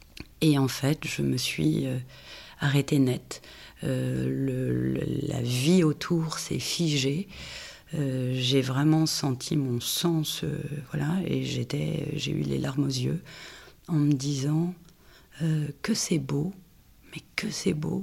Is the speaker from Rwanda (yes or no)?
no; Nantes, Pays de la Loire, France; de Nantes, où mon grand-père était lui-même ténor et ma grand-mère pianiste répétitrice